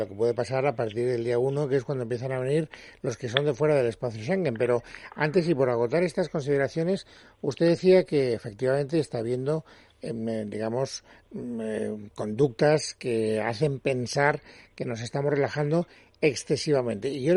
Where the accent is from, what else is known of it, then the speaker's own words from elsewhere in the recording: Castellón, Valencian Community, Spain; born there; now in Madrid, Spain; yo, que vivo en Madrid, sin embargo, nací en Castellón, yo necesitaba ver el mar urgentemente, me he ido a mi tierra